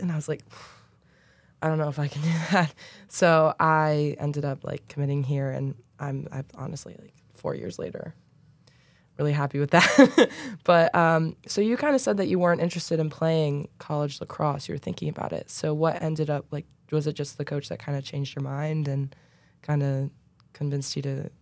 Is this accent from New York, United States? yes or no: yes; New York, United States; Yeah, I'm also from New York. I'm from more upstate though. So I'm like 4.5-5 hours away.